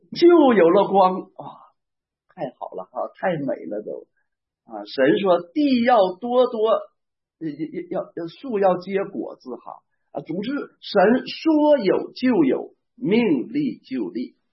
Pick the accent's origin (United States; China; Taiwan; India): China; Northeast China; 我们东北人常常讲要有底气